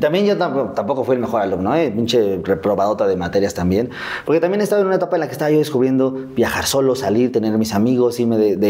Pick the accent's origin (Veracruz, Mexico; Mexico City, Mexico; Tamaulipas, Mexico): Mexico City, Mexico; Azcapotzalco; Yo vivía en Azcapotzalco. Ahí crecí en Azcapotzalco.